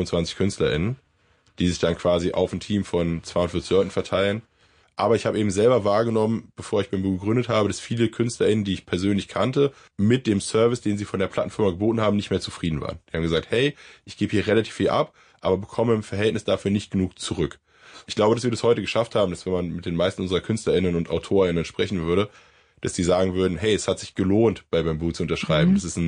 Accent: Berlin, Germany; meine Familie kommt aus Reinickendorf. Da bin ich aufgewachsen. Ich bin dann sehr früh ausgezogen. Dann habe ich in Friedrichshain gewohnt.

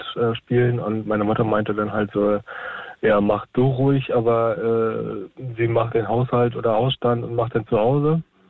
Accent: Hamburg area, Germany; Also ich komme aus der Provinz bei Hamburg

